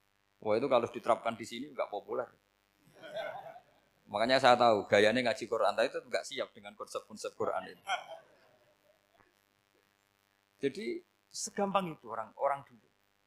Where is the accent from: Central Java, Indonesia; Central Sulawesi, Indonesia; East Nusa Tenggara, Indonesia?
Central Java, Indonesia; Rembang; saya orang Rembang.